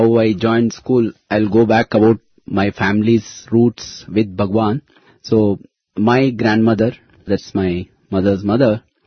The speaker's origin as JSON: {"language": "English", "region": "Telangana", "country": "India", "said": "So I come from Mahabubnagar district, which is Andhra Pradesh."}